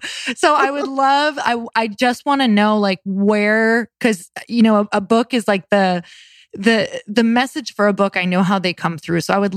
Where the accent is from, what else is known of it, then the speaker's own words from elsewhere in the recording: Midwest, United States; I'm from the Midwest. So I'm like, you know, when something comes in the Midwest, it's exactly like that.